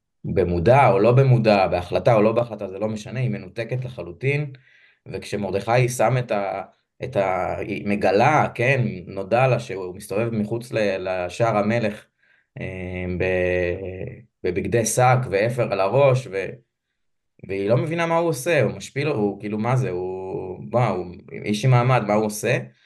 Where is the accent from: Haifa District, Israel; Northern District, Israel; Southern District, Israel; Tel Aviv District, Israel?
Northern District, Israel; also born or lived in Metula; גדלתי בעמק ישראל, וזה מעניין, בהמשך אני אסביר למה. בכיתה ז' ההורים שלי עברו למטולה, עיירת הרפאים של ימינו, וגדלתי שם, ביליתי את שנות נערותיי.